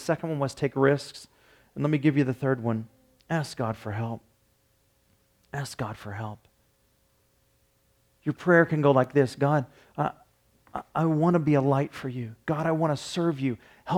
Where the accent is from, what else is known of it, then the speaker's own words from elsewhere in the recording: Indiana, United States; Although I was born and raised in Indiana, so got to give shout out and props to Indiana, right?